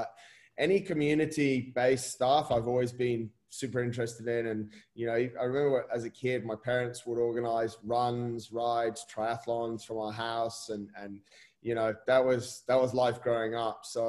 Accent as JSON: {"language": "English", "region": "England", "country": "United Kingdom", "said": "I mean, being English, a lot of people would say you probably enjoyed the social afterwards"}